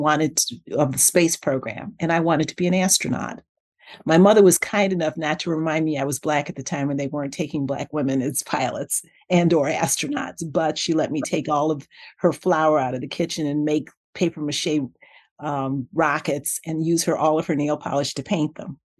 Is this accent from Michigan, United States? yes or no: yes; Detroit, Michigan, United States; But growing up in Black Bottom, the expectation was that we could do anything and nobody told us differently.